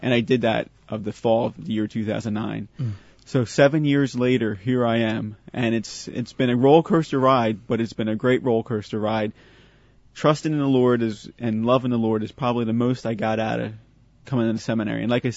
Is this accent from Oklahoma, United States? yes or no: no; Manoa, Pennsylvania, United States; So I went to Sacred Heart in Manoa. That's where I went to grade school, and that's my home parish now.